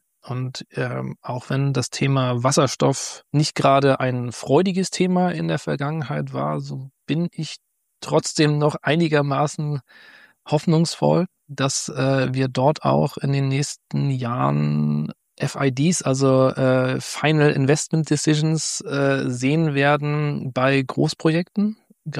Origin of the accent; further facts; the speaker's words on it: Schleswig-Holstein, Germany; als Schleswig-Holsteiner